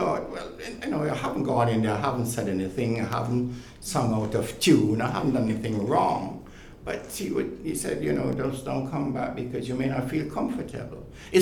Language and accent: English; Jamaica; moved away as an adult; now in United Kingdom; I came from Jamaica, young boy, 18 years old. You know, here I am now, 80 years old.